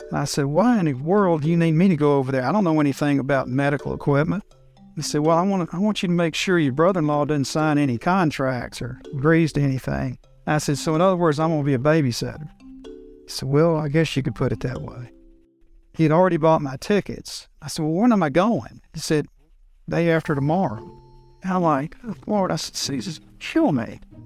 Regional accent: Mobile, Alabama, United States; from Mobile, Alabama.

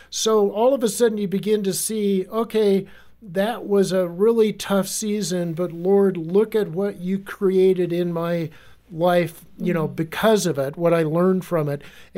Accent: Arizona, United States; I'm from Arizona, so.

